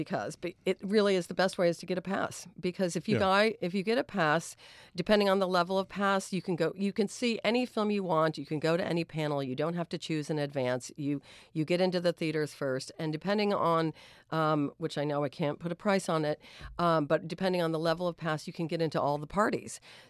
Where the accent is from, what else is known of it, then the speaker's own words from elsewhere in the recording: Lenox, Massachusetts, United States; Lenox is my hometown, so it's fun to bring this to Lenox, too.